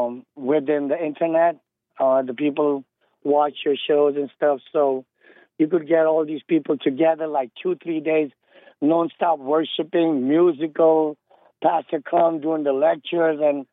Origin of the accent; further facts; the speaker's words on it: Pakistan; I'm originally, I shouldn't say it, but I'm from Pakistan.